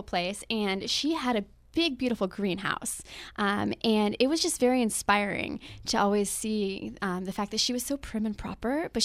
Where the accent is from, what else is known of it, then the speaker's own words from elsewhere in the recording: Forks, Washington, United States; So so I grew up in Forks, Washington, and it's about 20 miles from the Ho Rainforest, and that's HOH.